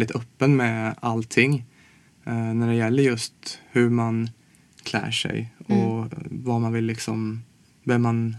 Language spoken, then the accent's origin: Swedish; Småland, Sweden; Ja, jag kommer från Småland